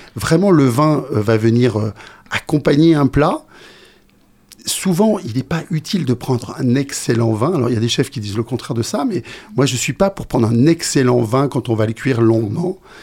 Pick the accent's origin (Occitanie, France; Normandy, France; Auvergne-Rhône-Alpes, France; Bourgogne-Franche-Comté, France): Auvergne-Rhône-Alpes, France; Manigod; suis au Savoyard d'origine et j'ai travaillé chez le chef au chapeau noir, donc Marc Vera, puisque quand on est enfant de Manigaud comme moi, j'ai travaillé chez un autre enfant de Manigaud, qui est Marc Vera, donc on était du même village